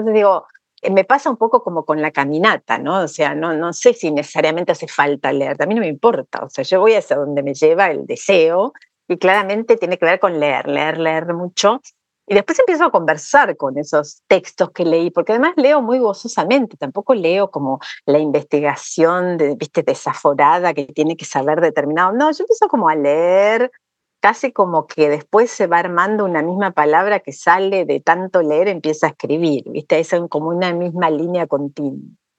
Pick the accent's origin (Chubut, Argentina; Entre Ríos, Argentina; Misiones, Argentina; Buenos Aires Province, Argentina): Chubut, Argentina; born there; son pueblos que no están en Chubut, que es la provincia donde yo nací